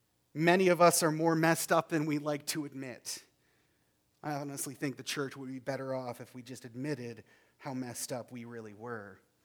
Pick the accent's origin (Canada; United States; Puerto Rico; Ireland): Canada; because I'm Canadian and it means something different in Canada